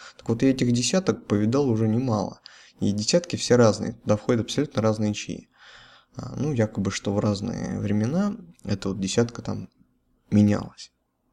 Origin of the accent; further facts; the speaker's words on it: Russia; Все мы родились, выросли в России